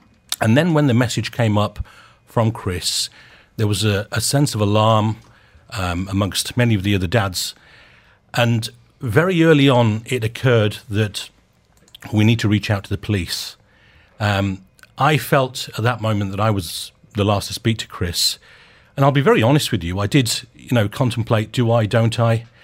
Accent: United Kingdom; now in Dubai, United Arab Emirates; And so I've been here 15 years, and I think what it does for me as a British expat, it gives me a huge amount of comfort

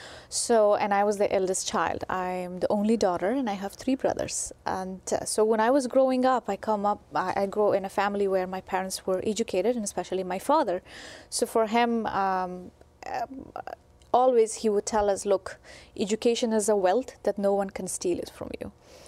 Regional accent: Afghanistan; now in United States; So I was raised and born in Afghanistan, and I never left the country until 2004 that I came to the U.S.

